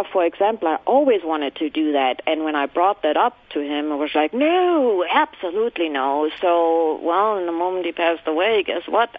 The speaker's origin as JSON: {"language": "English", "country": "Germany", "second_language": "English", "moved": "as an adult", "lives_now": "United States", "said": "I'm not from the United States. I'm actually from Germany."}